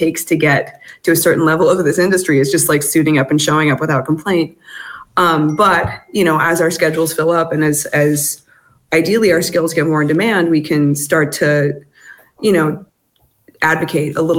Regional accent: United States; now in France; I mean, I live in France, which is a small miracle as an American

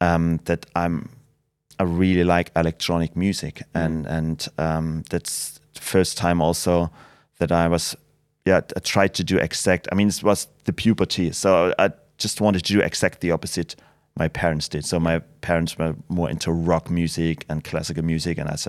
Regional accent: Dresden, Saxony, Germany; I mean, I grew up in Dresden, so till the fall of the wall, I had a great life.

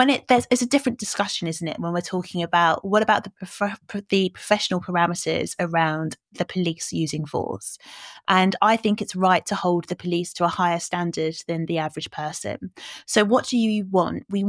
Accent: Nigeria; as a Nigerian, my voice modulates a lot. I move my hands a lot. I speak really loudly.

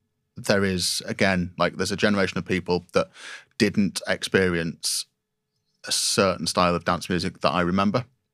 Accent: Manchester, North West England, United Kingdom; I was sort of, as a Mancunian, I was always disappointed that I never got the opportunity to really experience

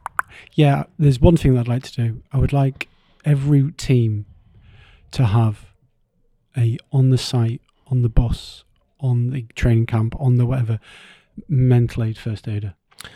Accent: Yarm, North East England, United Kingdom; We go through my hometown tomorrow.

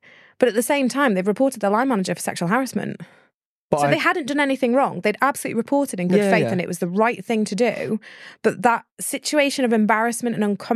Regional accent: United Kingdom; We're very British.

